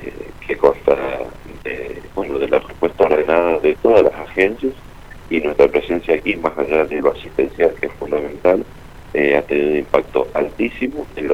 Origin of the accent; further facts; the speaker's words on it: San Juan, Argentina; orgullosamente podemos decir que somos de San Juan, que fue la primera provincia en ofrecer una ayuda integral